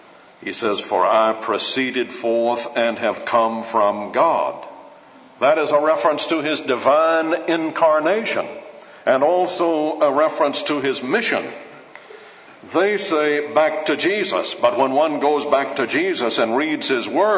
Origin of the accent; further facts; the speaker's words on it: Alabama, United States; born there; most of you knew that I was born in Alabama.